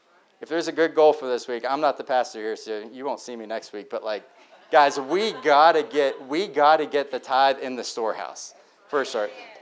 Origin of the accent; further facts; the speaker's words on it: West Virginia, United States; I'm from West Virginia. You know, I like animals.